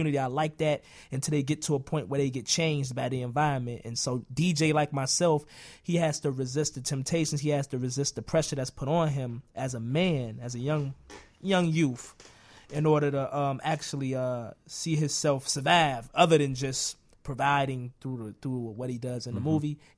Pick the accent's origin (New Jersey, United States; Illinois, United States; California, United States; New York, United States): Illinois, United States; Chicago; I come from the South Side just like her. I'm from the Woodline area, 61st and Cottage Grove.